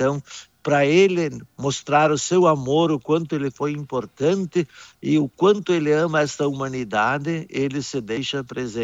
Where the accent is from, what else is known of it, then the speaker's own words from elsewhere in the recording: Rio Grande do Sul, Brazil; now in Ijuí, Brazil; E como eu venho da Serra Gaúcha e observando também já a tradição de Ijuí, uhum.